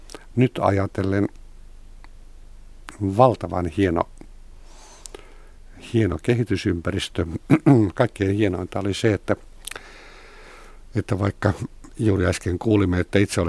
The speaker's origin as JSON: {"language": "Finnish", "town": "Kauhava", "region": "South Ostrobothnia", "country": "Finland", "tie": "born or raised there", "moved": "as an adult", "lives_now": "Helsinki, Finland", "said": "Kauhavalle 2-vuotiaana Satakunnasta. Sitten taas toisaalta synnyin Kauhavalla ja kävin siellä kouluun, niin kirjoitin ylioppilaaksi ja tulin Helsinkiin armeijan jälkeen"}